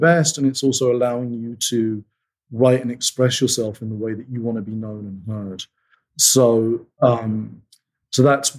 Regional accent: United Kingdom; As a Brit, to do something like that would be incredible.

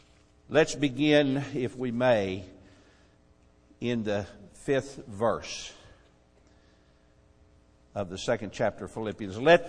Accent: Texas, United States; I grew up in Texas, and I always thought if I went to the mission field, the Lord would send me to Mexico.

